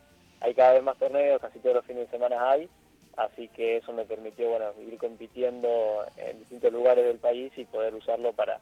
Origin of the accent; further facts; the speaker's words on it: Rafaela, Santa Fe, Argentina; somos, bueno, yo de Rafaela